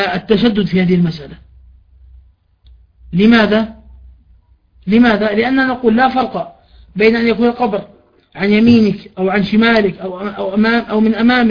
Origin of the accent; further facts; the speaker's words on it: Jordan; مثلا عندنا في الأردن قبور بعض الصحابة